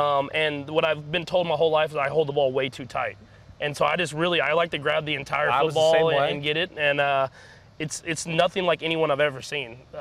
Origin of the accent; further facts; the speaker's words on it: Texas, United States; I was a little scared about snow. I grew up in Texas.